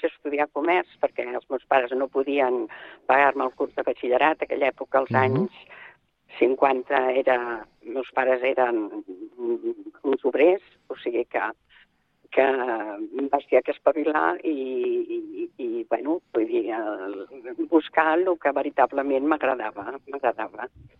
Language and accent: Catalan; El Soleràs, Catalonia, Spain; I nosaltres venim de pagès. Som del Soleràs.